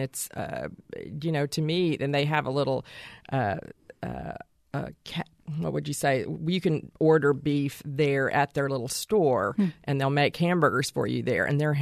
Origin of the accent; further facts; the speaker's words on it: San Antonio, Texas, United States; We grew up in San Antonio, so, you know, the whole Mexican cuisine was a big part of our upbringing.